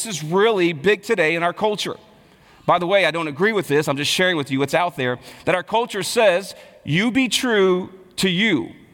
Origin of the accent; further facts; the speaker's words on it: Texas, United States; And so I was raised in Texas, and this is like in Texas, everybody, you know, if it was up to my family, I would have been married at 18 with four kids, right?